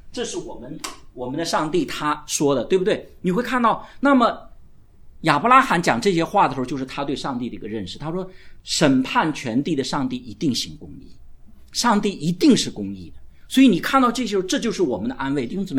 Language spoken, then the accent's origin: Chinese; China; 我是中国人，